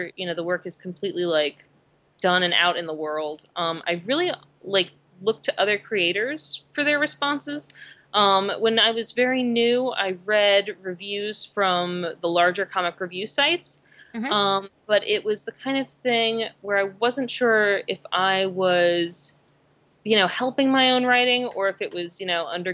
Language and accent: English; Richmond, Virginia, United States; now in New York, United States; where I'm from in Virginia, I'm from Richmond, and my father lives in the city and my mother lives out in the counties, like a stone's throw from horse country.